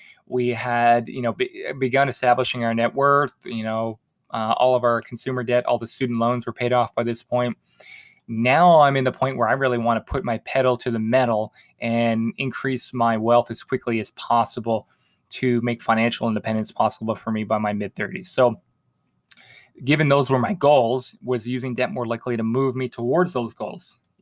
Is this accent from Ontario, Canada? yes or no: no; Halifax, Nova Scotia, Canada; in 2018, my wife and I bought our first rental property in my hometown of Halifax, which we rent out.